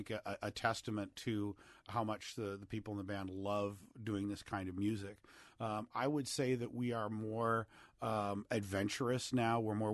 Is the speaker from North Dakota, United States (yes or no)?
yes; Fargo, North Dakota, United States; a group actually out of my hometown, Fargo, North Dakota, called